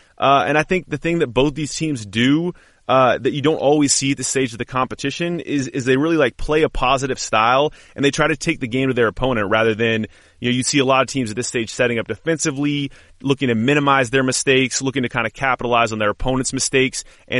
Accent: United States; Also, my story is considerably less authentic, as you can imagine, growing up in the States.

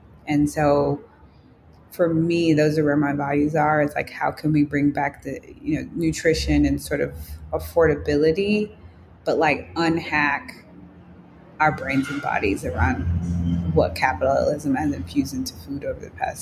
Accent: Chicago, Illinois, United States; at least I didn't have growing up in Chicago.

